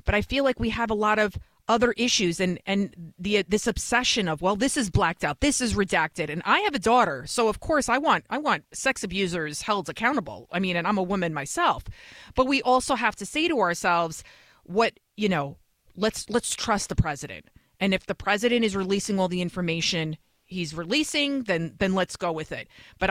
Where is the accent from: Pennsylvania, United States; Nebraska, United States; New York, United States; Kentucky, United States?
New York, United States; Bronx; also born or lived in Yonkers, New York; I'm originally from the Bronx. And then when I was about 14, 15 years old, we moved to Yonkers, which is like a suburb of New York City.